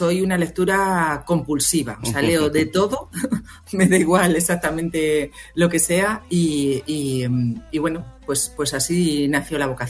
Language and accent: Spanish; Madrid, Community of Madrid, Spain; aunque soy de Madrid, yo soy madrileña, pero llevo más de 20 años yendo a Asturias, tengo familia allí.